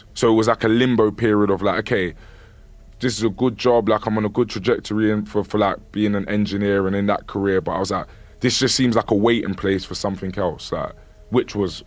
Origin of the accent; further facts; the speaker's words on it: London, United Kingdom; Yeah, and plus, because I'm from London, it was even madder.